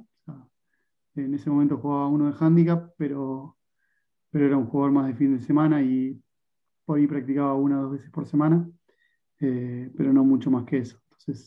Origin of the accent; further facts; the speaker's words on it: Ranelagh, Buenos Aires Province, Argentina; born there; nací en Ranelagh a una cuadra y media de club